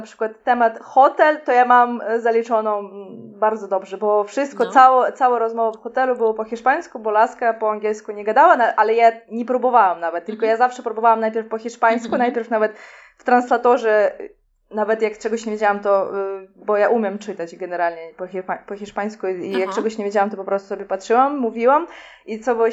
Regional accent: Russia; now in Poland; ja jestem z Rosji, Vlad jest z Białorusi, ale mieszkamy w Polsce.

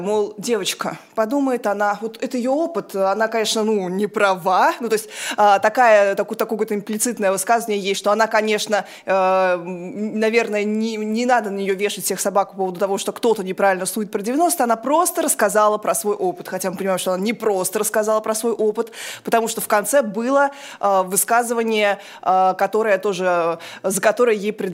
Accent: Saratov, Saratov Oblast, Russia; я не из ЦАО, я из Саратова.

